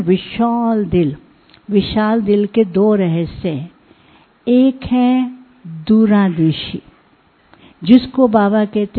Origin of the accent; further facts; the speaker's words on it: Karnal, Haryana, India; मैं करनाल से हूँ, दिल्ली के पास से ही हूँ